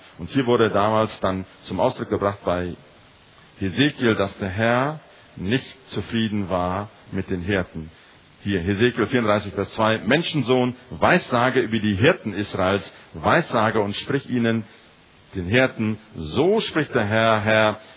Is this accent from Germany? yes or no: no; South Africa; moved away; Ich komme ja aus Südafrika und dort gibt es große Gebiete im Inland, wo es recht trocken ist